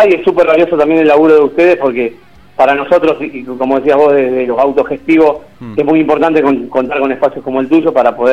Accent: Argentina; Saben que somos argentinos, nos tratan de buena manera.

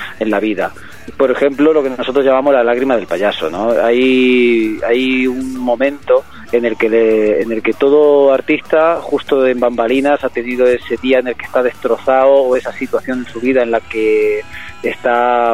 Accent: South, Spain; now in Segovia, Spain; me crié por el sur. Ajá. Pero ahora mismo estoy por Segovia.

